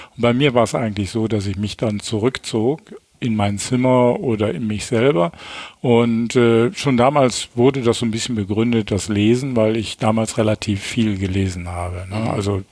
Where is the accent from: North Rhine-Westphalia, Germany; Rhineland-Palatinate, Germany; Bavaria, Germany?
North Rhine-Westphalia, Germany; Düsseldorf; born there; Also geboren 11. Mai 1953 in Düsseldorf und als drittes von 5 Kindern und bin aufgewachsen in einer sehr behüteten Familie, also christ-katholisch, ja, sehr streng konservativ-katholisch erzogen auch.